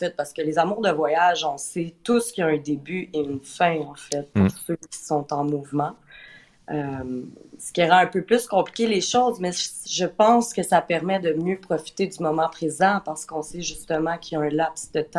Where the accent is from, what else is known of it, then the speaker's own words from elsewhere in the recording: Quebec, Canada; accent: Québécois; J'ai l'accent québécois assez prononcé aussi, ouais.